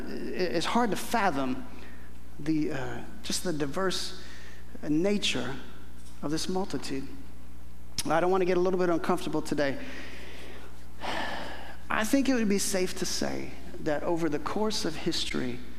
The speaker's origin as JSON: {"language": "English", "town": "Houston", "region": "Texas", "country": "United States", "tie": "born or raised there", "said": "My older brother and I, we grew up in and around the Houston area."}